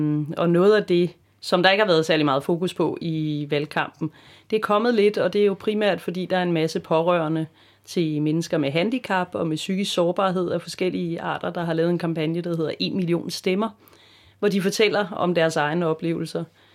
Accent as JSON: {"language": "Danish", "region": "Zealand", "country": "Denmark", "said": "og jeg er også oprindelig fra Sjælland, hvor jeg stiller op nu ude fra Rosvedbekanten af Skelbjerg, nærmere betegnet."}